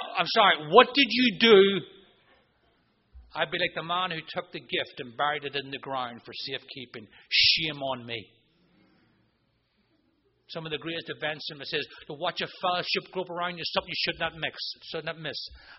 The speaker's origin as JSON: {"language": "English", "country": "Ireland", "said": "because I'm Irish and stoic, and I didn't want to tell anybody anything"}